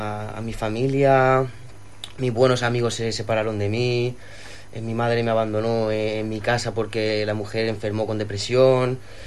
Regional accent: Madrid, Community of Madrid, Spain; Yo que vengo de Madrid, pues hemos tenido esos ratitos de playa

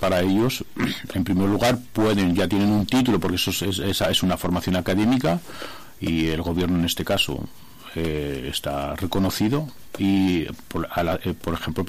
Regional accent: Spain; como yo soy evidente, soy español

